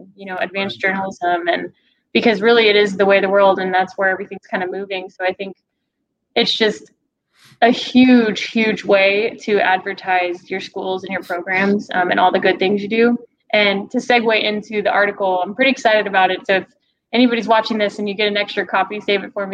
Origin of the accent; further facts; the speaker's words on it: Weslaco, Texas, United States; I know I grew up in Weslaco, Texas, and we have this wonderful TV station called K-West.